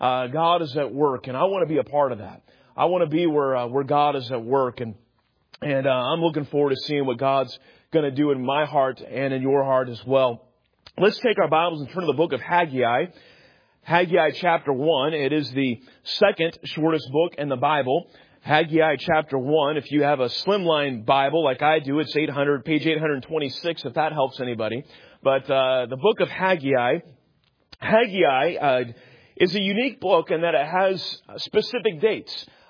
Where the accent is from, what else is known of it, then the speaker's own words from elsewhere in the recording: Sacramento, California, United States; And I grew up there in Sacramento, and that's where we call home.